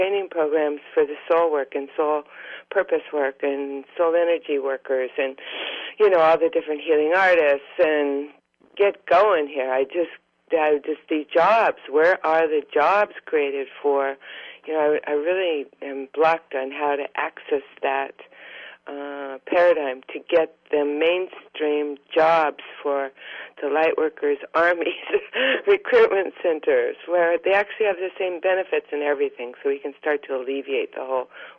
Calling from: Oregon, United States

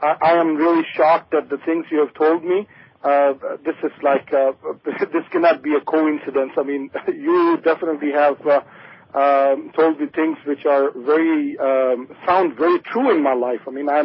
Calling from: Brampton, Ontario, Canada; I'm calling from Brampton, Ontario.

